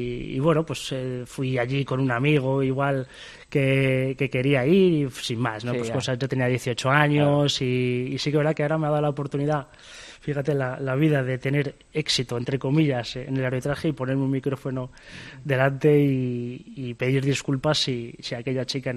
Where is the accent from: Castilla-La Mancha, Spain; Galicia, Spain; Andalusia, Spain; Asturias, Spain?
Castilla-La Mancha, Spain; Ciudad Real; born there; Mi madre es de Miguel Turra, yo nací en Ciudad Real, que está a 3 kilómetros de Miguel Turra. Y bueno, tengo familia allí